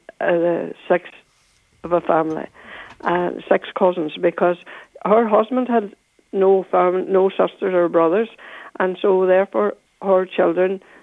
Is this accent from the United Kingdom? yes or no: yes; Coleraine, Northern Ireland, United Kingdom; born there; I was born in hospital in Coleraine.